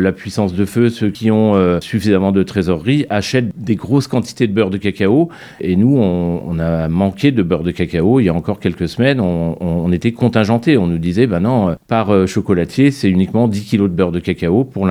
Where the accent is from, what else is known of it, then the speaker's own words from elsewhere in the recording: Ligny-en-Barrois, Grand Est, France; moi je suis originaire de Lorraine, hein, j'ai grandi dans une petite ville qui s'appelle Lignan-Barrois